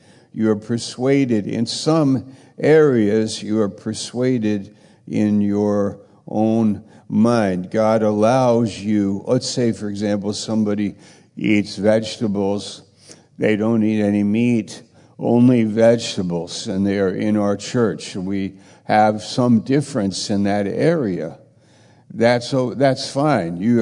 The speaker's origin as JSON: {"language": "English", "country": "United States", "said": "But they are Indians, and I'm an American, or Argentina, or Hungary, or Russia."}